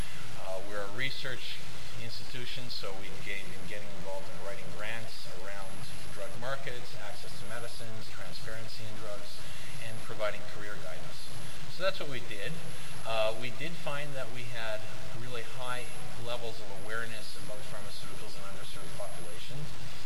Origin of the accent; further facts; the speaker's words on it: Midwest, United States; I'm from the Midwest myself